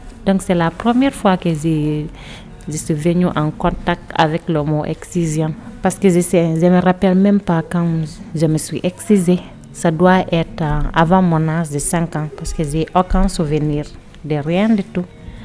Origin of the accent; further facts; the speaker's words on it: Gambia; also born or lived in Guinea; Je suis née en Guinée en 1984, d'une maman guinéenne, d'un papa gambien. Donc, à l'âge de 6 ans, en 1990, ma famille a déménagé en Gambie parce que mon père, il voulait rentrer au pays.